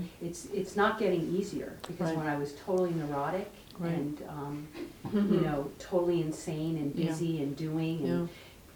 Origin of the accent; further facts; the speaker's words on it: Colorado, United States; I said, I'm from Colorado, and I spend a lot of time outside.